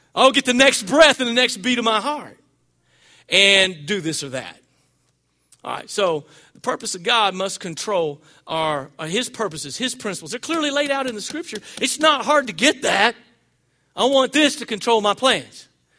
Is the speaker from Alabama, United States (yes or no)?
no; Arkansas, United States; I mean, yeah, we're from Arkansas and everything, but still.